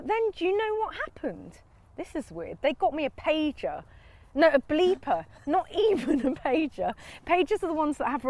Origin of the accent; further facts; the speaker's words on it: Ealing, London, United Kingdom; born there; I mean, I was born in 75, obviously. But, and I was born in Ealing, so it's not like I'm born, you know, in a sort of ghetto-y area.